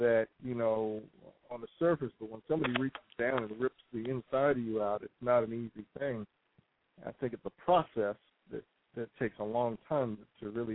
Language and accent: English; New York, United States; The way I grew up in New York, if somebody hurt you, you hurt them back harder so they won't do it again.